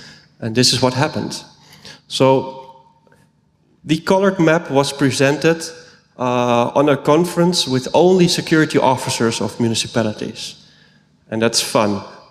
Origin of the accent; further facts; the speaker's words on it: Netherlands; English is a second language; I'm from the Netherlands, as you might have spotted.